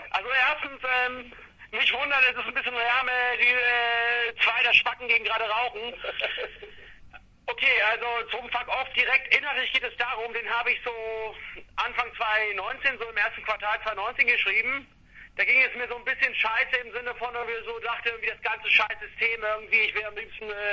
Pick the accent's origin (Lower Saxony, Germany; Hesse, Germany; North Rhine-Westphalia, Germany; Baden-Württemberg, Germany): Lower Saxony, Germany; Celle; meine Eltern hier in Zelle, wo ich herkomme